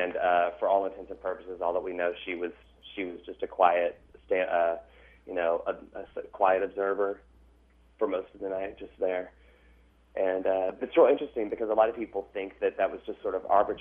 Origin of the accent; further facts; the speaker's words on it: Oliver Springs, Tennessee, United States; Yeah, I'm from Oliver Springs, Tennessee. Graduating class of 5 people. I was valedictorian with a C average. Yeah, really small town, fundamental Baptist town. Everybody knew everybody.